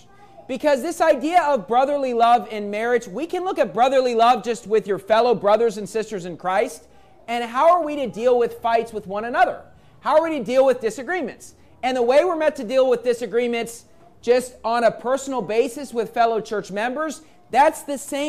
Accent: Philippines; probably, you know, over half the boys growing up in the Philippines at around my age, they had a dream of the same dream I had of being Michael Jordan

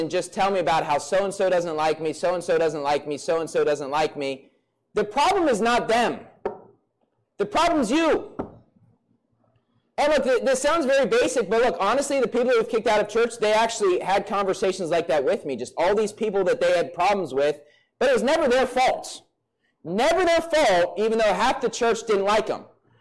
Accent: Bridgeport, United States; I remember growing up in Bridgeport

